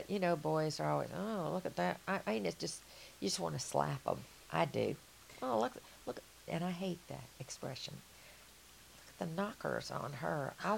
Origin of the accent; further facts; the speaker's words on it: the South, United States; I'm the one from the South. I'm the one that's supposed to say things like that. I didn't think Yankees thought like that.